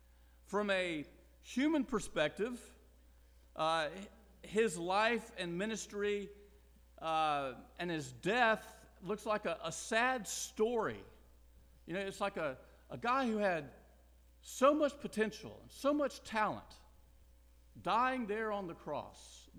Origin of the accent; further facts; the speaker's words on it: the South, United States; Now, as a Southerner, trust me, you don't want to try that in other places in the country